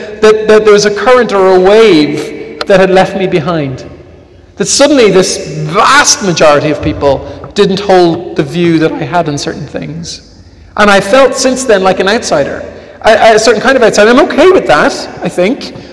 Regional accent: Glasnevin, County Dublin, Ireland; And I grew up in Glasnevin, from Ireland, feel very Irish.

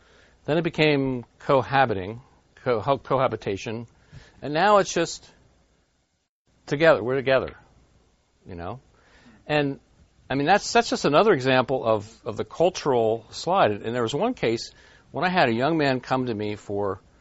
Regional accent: Pennsylvania, United States; in my hometown, conservative Eastern Lancaster County

